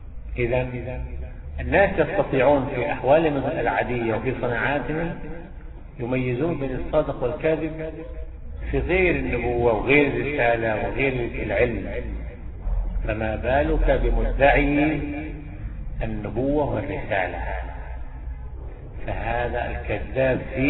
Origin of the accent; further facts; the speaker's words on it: Egypt; يعني شوف حتى في بلادنا مصر